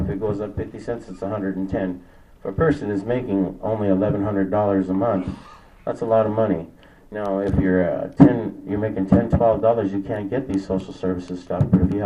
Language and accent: English; Los Angeles, California, United States; I know, because I'm from East LA, right?